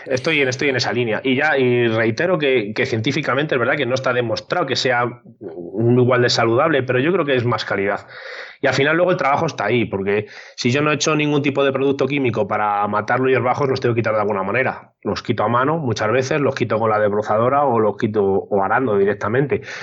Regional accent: San Juan de la Nava, Castile and León, Spain; es el símbolo más importante de mi pueblo, San Juan de Nave, es un pueblo pequeñito, de 600 habitantes

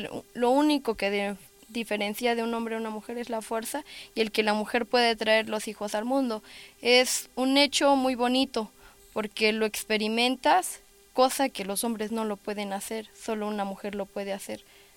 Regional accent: San Cristóbal de las Casas, Chiapas, Mexico; soy originaria de San Cristóbal de las Casas y estoy estudiando en la Universidad Intercultural de Chiapas en la carrera de comunicación.

